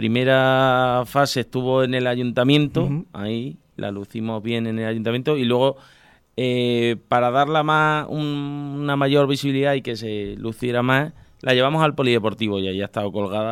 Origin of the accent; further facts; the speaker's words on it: Puente del Arzobispo, Castilla-La Mancha, Spain; Sí, el año pasado ganó mi pueblo, Puente del Arzobispo.